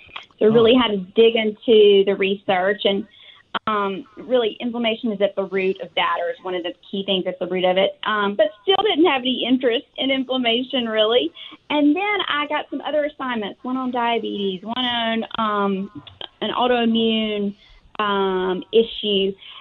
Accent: Tuscaloosa, Alabama, United States; Yes, I am from Tuscaloosa, Alabama.

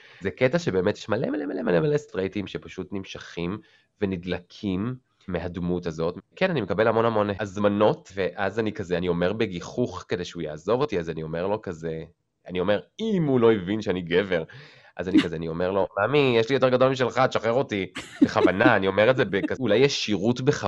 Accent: Tel Aviv, Tel Aviv District, Israel; גם עליי פעם הייתה סטיגמה שאני מדרום תל אביב, ואנחנו לא נצליח

